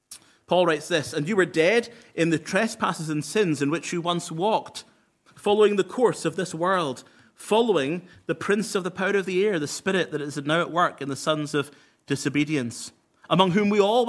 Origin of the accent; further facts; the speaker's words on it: Inverness, Scotland, United Kingdom; now in Erskine, United Kingdom; Well, I live in Erskine now, but I'm from Inverness, and if I was to say to you, "Follow me back to my hometown of Inverness,"